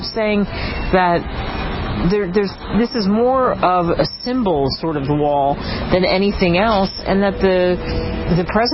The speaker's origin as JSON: {"language": "English", "town": "Philadelphia", "region": "Pennsylvania", "country": "United States", "tie": "born or raised there", "said": "I grew up in Philly, and that was so drummed into my head that we're electing people to represent us."}